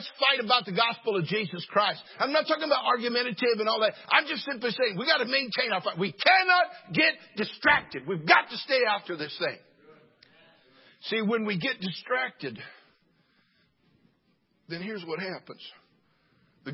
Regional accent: Pittsburg, California, United States; Eddie Hart was from my hometown, Pittsburgh, California.

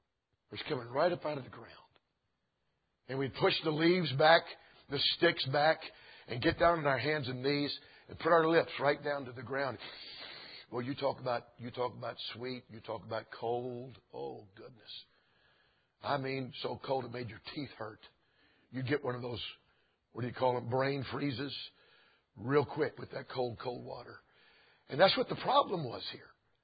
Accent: Georgia, United States; I've told you before, growing up in Georgia, we would go to the Kennesaw Mountain, and we'd go to Stone Mountain for field trips from school

